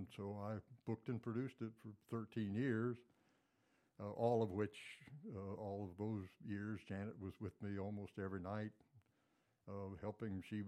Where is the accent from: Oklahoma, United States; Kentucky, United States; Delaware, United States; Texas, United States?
Oklahoma, United States; Tulsa; I grew up in Tulsa, went to Edison High School, and went to SMU and Stanford undergraduate, and then got my law degree at SMU and practiced civil rights law in Tulsa for a little over 45 years